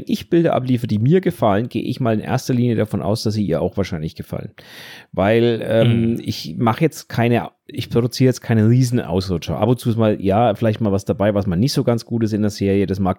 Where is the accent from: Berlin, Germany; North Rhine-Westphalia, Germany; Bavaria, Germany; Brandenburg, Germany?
Bavaria, Germany; Also ich bin Franke, deswegen, ne? Also bei uns das größte Lob der Franken, passt schon.